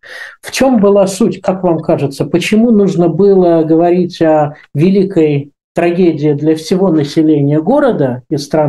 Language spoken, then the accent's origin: Russian; Saint Petersburg, Russia; мы с вами из Петербурга и родились, как я понимаю, в Ленинграде